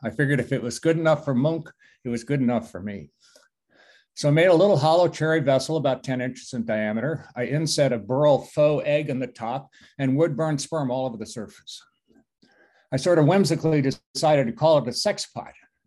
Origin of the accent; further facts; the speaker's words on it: Belmont, Massachusetts, United States; I'm from Belmont, Massachusetts.